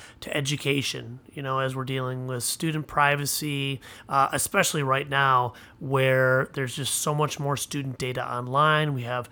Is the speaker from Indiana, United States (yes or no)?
no; Ann Arbor, Michigan, United States; we both share an upbringing in Ann Arbor